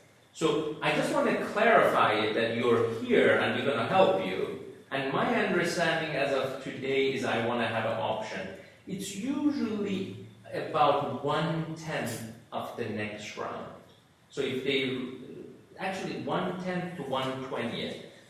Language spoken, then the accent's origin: English; Iran; English is a second language; we have 70 Indian founders. I am from Iran. We have 18 Iranian founders.